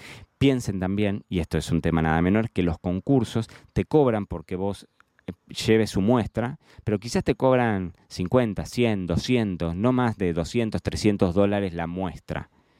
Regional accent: Argentina; Yo vengo de Argentina y esto pasa mucho en Argentina

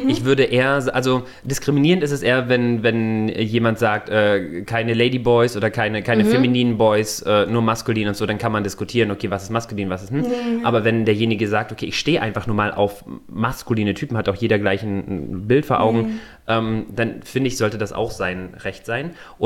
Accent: Mecklenburg-Vorpommern, Germany; ich bin Mecklenburger

